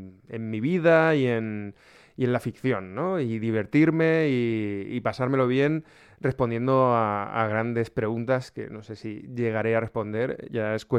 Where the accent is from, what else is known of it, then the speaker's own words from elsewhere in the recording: Desamparados, Valencian Community, Spain; el alter ego o trasunto de mi pueblo Desamparados es, en mi libro, Los Descarriados